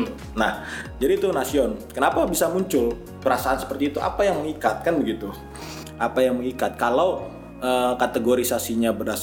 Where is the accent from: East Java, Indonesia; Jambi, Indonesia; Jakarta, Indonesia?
Jakarta, Indonesia; born there; Gua misalnya lahirnya di Jakarta, ya beginilah percakapan cara gua berbicara